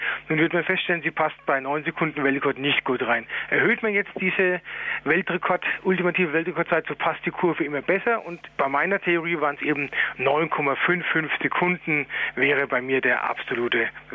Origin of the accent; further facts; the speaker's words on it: Bavaria, Germany; Ich komme ja aus Bayern, da hat man ja sowas.